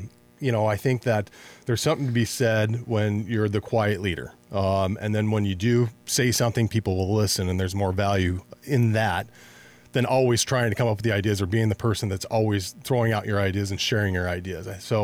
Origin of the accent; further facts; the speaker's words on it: Pasco, Washington, United States; being born and raised in Pasco, and just kind of, if you want to say, one of the older families in Pasco